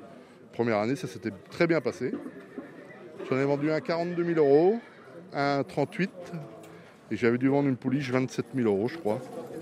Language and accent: French; Normandy, France; Je suis normand, je suis à 3 km de Bayeux, dans le Calvados.